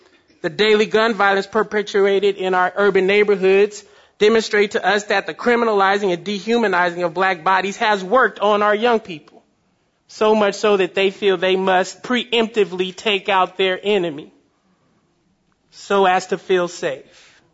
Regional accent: San Francisco, California, United States; Here, I grew up in Hunters Point. Over the last 10 years, the African-American population of San Francisco has dropped from 10% to below 4%.

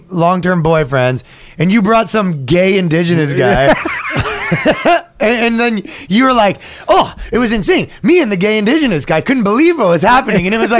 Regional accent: Canada; I'm Canadian. That's it.

